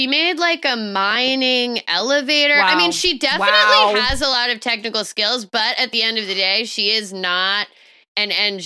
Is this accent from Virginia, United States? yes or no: yes; Fairfax County, Virginia, United States; In my hometown of Fairfax County, Virginia.